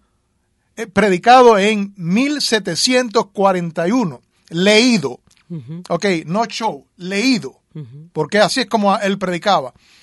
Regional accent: Cuba; Yo grito mucho más que él porque soy cubano.

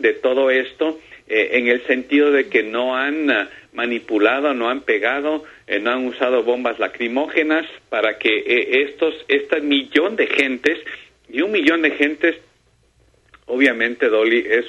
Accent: Ecuador; El segundo grupo étnico más grande en toda España somos nosotros los ecuatorianos.

